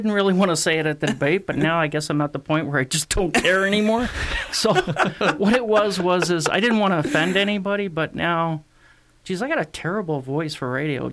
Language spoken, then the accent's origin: English; Canada; probably the one thing in my life that I found the most empowering was learning my rights as a Canadian.